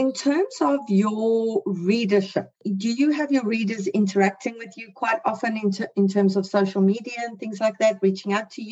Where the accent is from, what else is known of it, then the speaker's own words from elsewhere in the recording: South Africa; now in Canada; So for me, I'm a South African who now lives in Canada